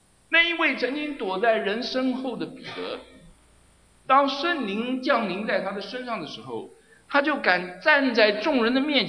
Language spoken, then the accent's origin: Chinese; China; 有人说基督徒基督教是洋教嘛，我们中国人有我们自己的宗教，有我们的道德嘛